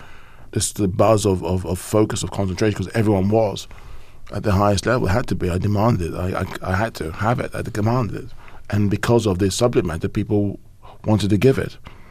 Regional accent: England, United Kingdom; me, myself, growing up in England, having a free education, going to university

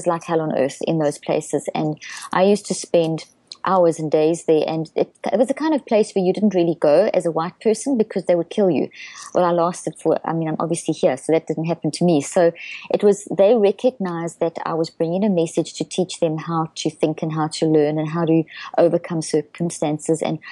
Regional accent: South Africa; accent: South African; So I come out of South Africa, which you've probably guessed from my accent.

